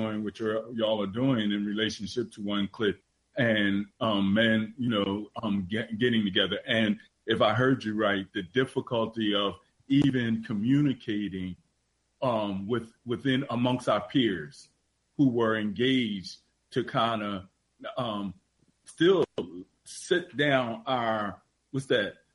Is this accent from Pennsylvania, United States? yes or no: yes; Philadelphia, Pennsylvania, United States; I'm from South Philadelphia, but in North Philadelphia